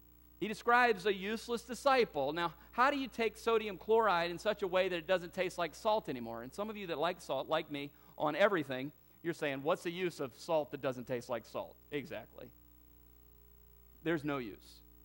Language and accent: English; the South, United States; growing up in the South, I had an uncle who had a farm.